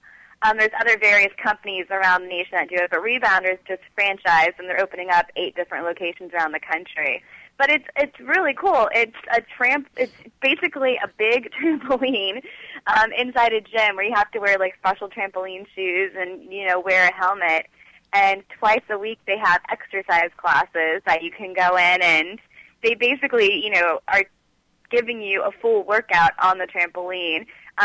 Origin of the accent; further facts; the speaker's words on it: Florida, United States; I'm just awful with strength training or, like, even sitting on a treadmill because I'm from Florida. I have to be outside all the time in the sunshine